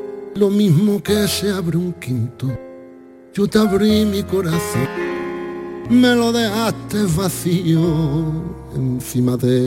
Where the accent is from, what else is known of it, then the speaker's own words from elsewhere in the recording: Algeciras, Andalusia, Spain; yo soy de Algeciras.